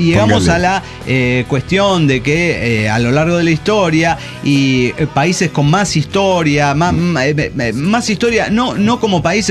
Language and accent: Spanish; La Falda, Córdoba, Argentina; de la Falda Córdoba, Argentina.